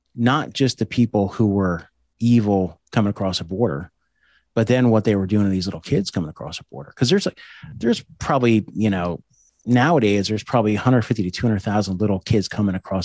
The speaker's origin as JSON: {"language": "English", "region": "East Coast", "country": "United States", "said": "And then I'm also from the East Coast."}